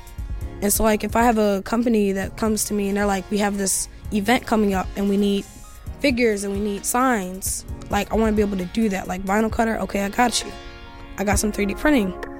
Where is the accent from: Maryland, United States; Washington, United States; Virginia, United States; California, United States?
Maryland, United States; Baltimore; I'm 16 years old, and I am from Baltimore, Maryland.